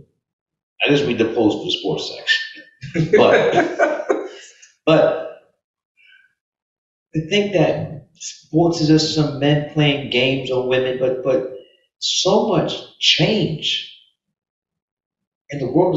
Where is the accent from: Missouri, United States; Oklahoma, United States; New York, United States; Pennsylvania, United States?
New York, United States; New York City; Growing up in New York City, here's my guys.